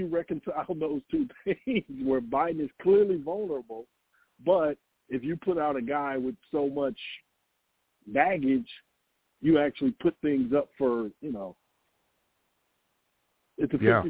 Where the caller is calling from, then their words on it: Atlanta, Georgia, United States; I'm in Atlanta, Georgia.